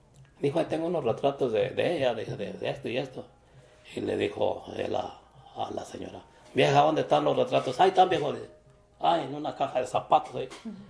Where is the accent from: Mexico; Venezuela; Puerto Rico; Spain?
Mexico; Silao, Guanajuato; De Silao, Guanajuato. Ah, de Silao, sí. Le dije, pero vivíamos en un rancho. Le digo, dice, ¿y cómo se llama el rancho donde vivías? San Pedrito.